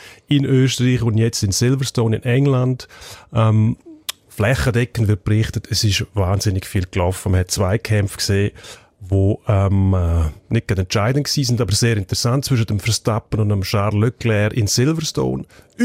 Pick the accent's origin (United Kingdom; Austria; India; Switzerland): Switzerland; Bei uns in der Schweiz noch nicht so in dem Maß wie zum Beispiel in Deutschland, Spanien, Frankreich zum Beispiel